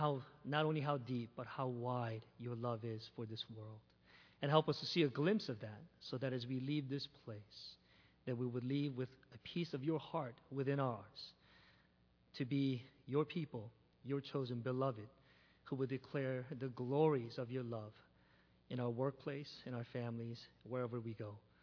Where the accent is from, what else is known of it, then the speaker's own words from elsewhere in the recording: St. Louis, Missouri, United States; I am from St. Louis, a diehard Cardinals fan, so I hope you don't hold that against me.